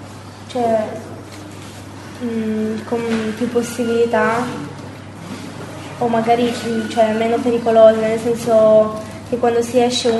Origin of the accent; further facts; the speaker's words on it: Agrigento, Sicily, Italy; Agrigento.